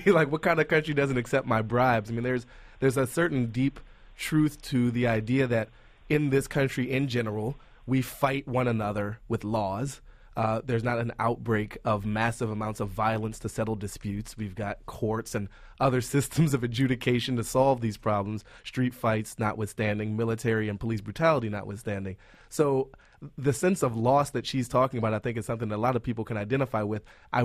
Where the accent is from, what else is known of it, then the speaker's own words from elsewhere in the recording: United States; I have to say I, too, feel a deep loss of my white European identity as an American.